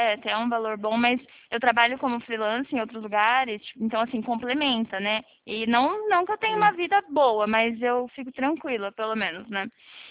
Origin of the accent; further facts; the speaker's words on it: São Paulo, Brazil; é que eu sou de São Paulo, homem.